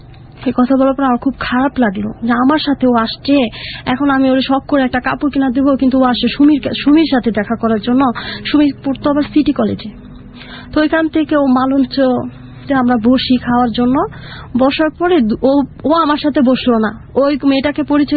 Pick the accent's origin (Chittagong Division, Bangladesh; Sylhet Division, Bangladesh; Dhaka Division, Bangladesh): Dhaka Division, Bangladesh; Dhaka; আমি ঢাকায় বড় হয়েছি